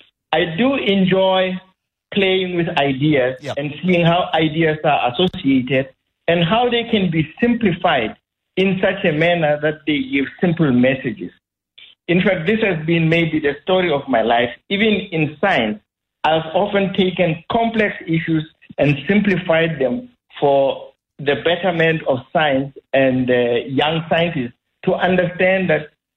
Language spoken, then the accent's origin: English; Petersburg, Limpopo, South Africa; Actually, I grew up in Petersburg.